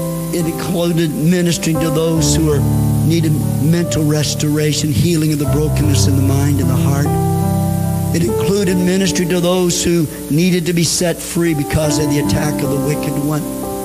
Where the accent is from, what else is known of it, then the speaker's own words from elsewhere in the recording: United States; My wife and I, born and raised in the States and U.S. citizens, but we became residents in New Zealand a number of years ago as well